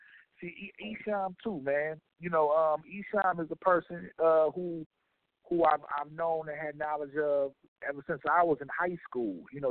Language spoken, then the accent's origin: English; Detroit, Michigan, United States; We was young, and we come from Detroit.